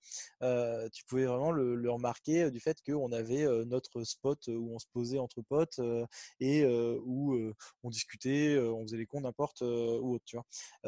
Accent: Centre-Val de Loire, France; Moi, quand j'étais ado, je viens du Berry. Alors là, c'est vraiment le fin fond de la France, tu vois. Hein, voilà, pour ceux qui ne connaissent pas, c'est aux alentours de Châteauroux et tout ça.

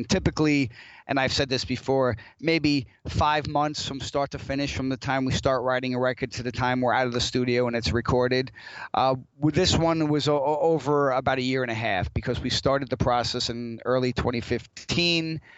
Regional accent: Yonkers, New York, United States; now in Rochester, United States; Yeah, actually, I'm upstate now, but I'm originally from Yonkers, which is about 15 minutes from Manhattan.

